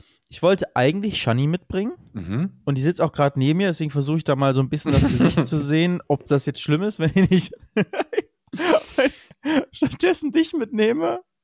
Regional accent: Cologne, North Rhine-Westphalia, Germany; als Kölner, müsst ihr euch vorstellen, man weiß, der Schnee bleibt wirklich nur 5 Minuten.

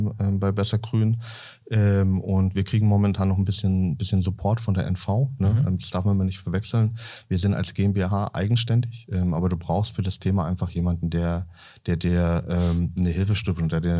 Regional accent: Bavaria, Germany; weil ich bin Oberfranke vom Dorf, bin so ein 1000-Seelen-Dörfchen groß geworden

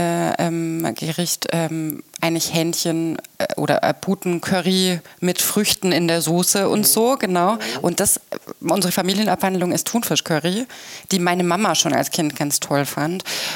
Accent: Southern Germany, Germany; Wir sind natürlich da im Süden Deutschlands innerhalb von 4-5 Stunden.

